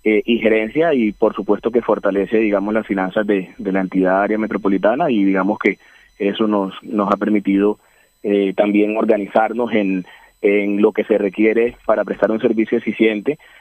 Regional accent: Barranquilla, Atlántico, Colombia; nos hacen orgullosos como barranquilleros y como caribeños

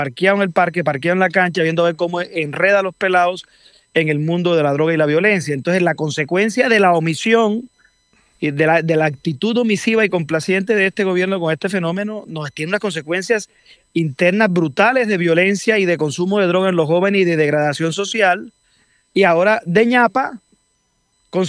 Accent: Colombia; a mí me da vergüenza como colombiano que Colombia haya llegado a ese punto.

